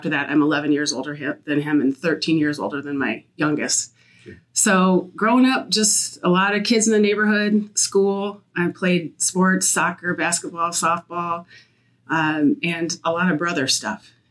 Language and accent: English; Omaha, Nebraska, United States; Well, I grew up in Omaha. When I was at the end of second grade, we moved to the West Side School District.